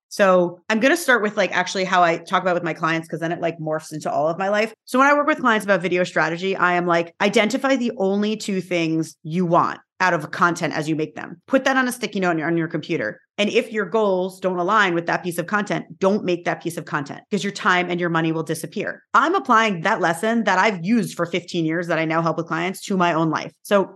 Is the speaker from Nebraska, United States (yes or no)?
no; New York, United States; and by the way, I am from New York, where is like the hustle capital of like the universe.